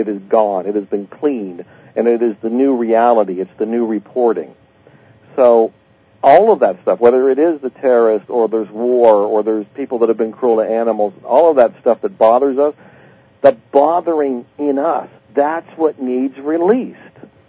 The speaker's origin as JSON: {"language": "English", "country": "United States", "said": "And I'm an entrepreneur. I'm an American."}